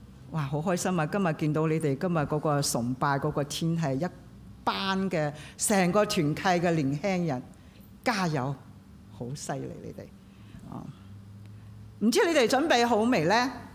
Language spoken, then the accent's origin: Cantonese; Hong Kong; 因為我哋講 Cantonese 嘅，我哋香港人又好啦，新加坡人又好啦，好多時咧，就算我唔信主咧。我起碼都聽過，我細個翻過天主教學校